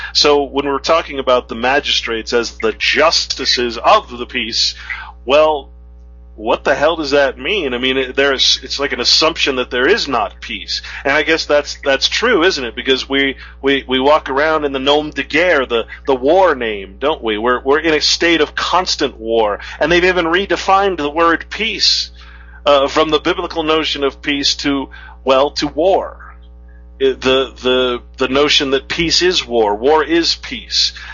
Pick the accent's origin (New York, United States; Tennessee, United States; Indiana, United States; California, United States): California, United States; I grew up in California. I had no idea what masonry was.